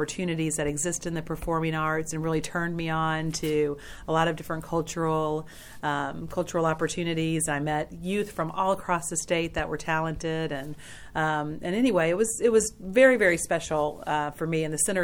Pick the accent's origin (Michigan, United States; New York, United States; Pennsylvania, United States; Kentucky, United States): Kentucky, United States; Louisville; I grew up here in Louisville, and I always loved classical music